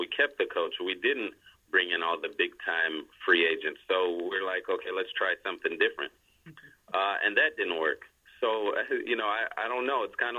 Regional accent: Los Angeles, California, United States; I know DeSean very well. We're both from Los Angeles area, so we keep in contact here and there.

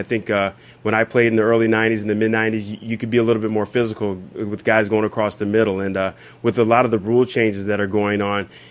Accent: Alexandria, Virginia, United States; now in Philadelphia, United States; You know, I'm from Alexandria, Virginia, so I was raised on the East Coast, so it's really nice to be back on the East Coast.

